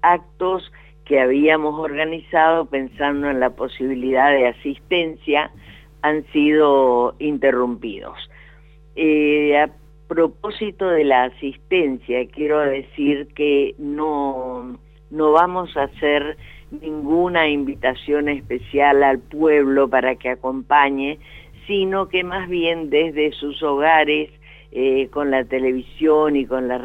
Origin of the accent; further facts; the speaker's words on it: Argentina; somos argentinos